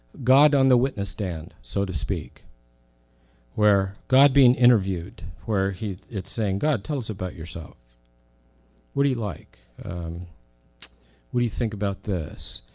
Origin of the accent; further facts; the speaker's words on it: United States; I mean, I'm an American.